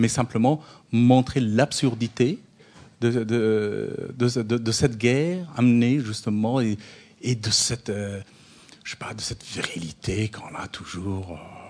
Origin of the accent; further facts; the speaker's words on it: Afghanistan; C'est ce qu'on dit chez nous, en Afghanistan, même un peu partout ailleurs